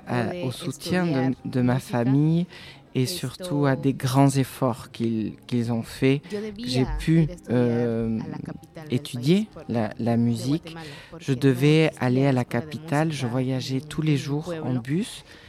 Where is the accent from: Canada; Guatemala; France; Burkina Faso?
Guatemala; San Juan Comalapa, Chimaltenango; je suis maya caxiquel, je suis originaire de San Juan Comalapa, au Guatemala. C'est un village qui est très connu pour les arts et notamment pour sa peinture.